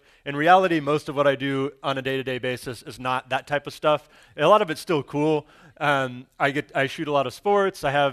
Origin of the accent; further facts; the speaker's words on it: Dallas, Texas, United States; I was born here in Dallas, actually about a couple hundred yards from this building in Baylor Hospital. I grew up here. I went to Trinity Christian Academy up in Addison.